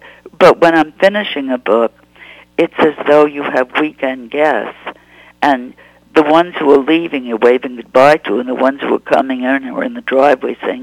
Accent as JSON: {"language": "English", "town": "Bronx", "region": "New York", "country": "United States", "tie": "born or raised there", "said": "Oh, yes. I was born in Manhattan, but my parents moved to the Bronx, which was, and still is, suburban."}